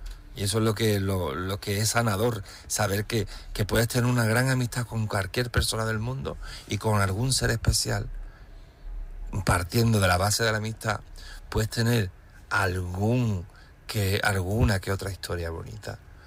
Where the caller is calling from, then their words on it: Seville, Andalusia, Spain; de Sevilla y llamo para apoyar a María esta noche